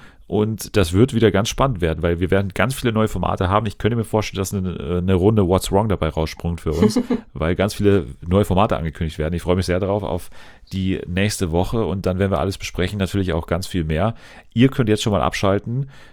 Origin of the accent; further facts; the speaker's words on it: Munich, Bavaria, Germany; ich komme doch aus München